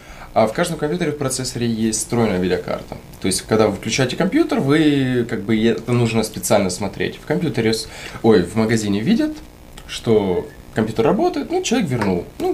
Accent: Ukraine; Многие итальянцы не верили, что я с Украины или откуда там.

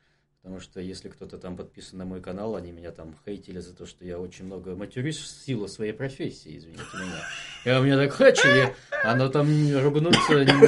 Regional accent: Moscow, Russia; я, поскольку был такой русский, я из России, из Москвы

